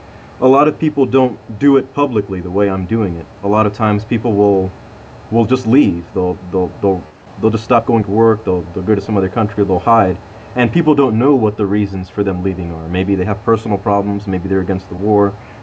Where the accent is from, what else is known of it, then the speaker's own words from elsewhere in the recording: Miami, Florida, United States; born there; I was born in Miami, and my father is Puerto Rican, and my mother is Honduran.